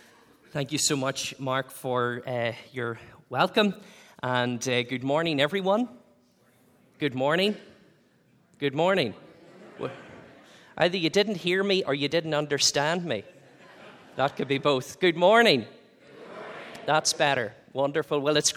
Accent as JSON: {"language": "English", "region": "Northern Ireland", "country": "United Kingdom", "tie": "born or raised there", "said": "We grew up in a dairy farm. I grew up in County Tyrone."}